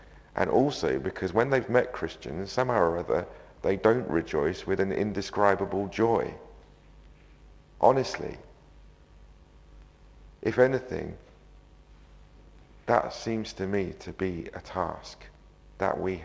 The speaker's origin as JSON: {"language": "English", "country": "United Kingdom", "said": "because I'm British."}